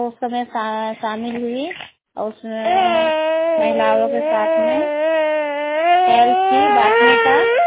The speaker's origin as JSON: {"language": "Hindi", "town": "Kusana", "country": "India", "said": "मैं कुसाना का रहने वाली हूँ।"}